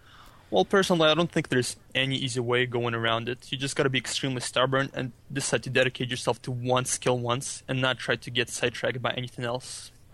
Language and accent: English; New York, United States; considering I'm from New York myself, and I don't like a single New York hockey team right now.